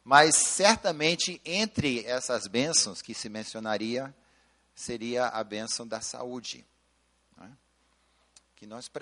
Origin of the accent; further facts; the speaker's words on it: São Paulo, Brazil; eu sou brasileiro, nascido em São Paulo, filho de missionários americanos